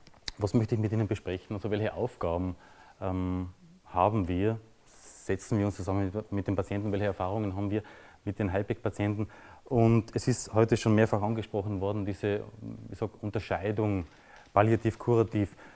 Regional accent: Burgenland, Austria; Und ich komme aus dem Burgenland.

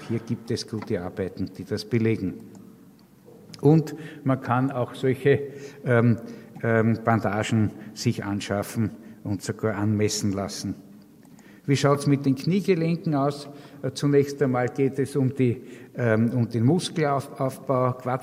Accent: Austria; bei uns in Österreich

